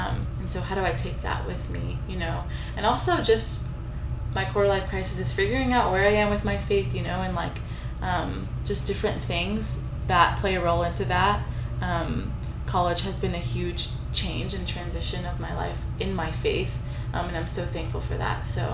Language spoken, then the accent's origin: English; Chicago, Illinois, United States; moved away as an adult; now in Tucson, United States; since I moved here, so I'm from Chicago, moved here to Tucson in 2016, and there's quite literally no Assyrian population here.